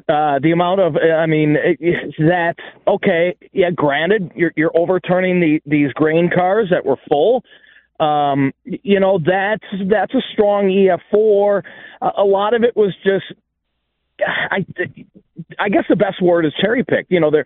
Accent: Plainfield, Illinois, United States; Now, I grew up in Plainfield, Illinois, and back in the early 90s, we had an EF5 roar through Plainfield, Illinois.

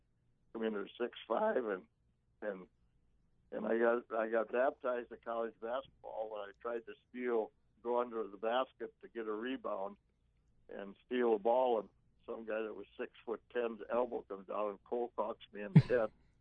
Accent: Illinois, United States; born there; That's the only team that I've stuck with because I was born in Illinois.

